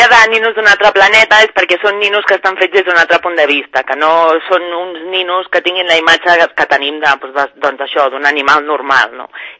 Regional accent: Sant Cugat del Vallès, Catalonia, Spain; com que som de Sant Cugat

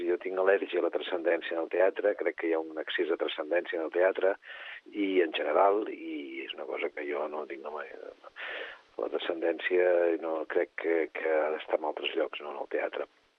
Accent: Catalonia, Spain; dels catalans, en aquest cas, del Vallès, que és d'on soc jo i on he viscut tota la vida.

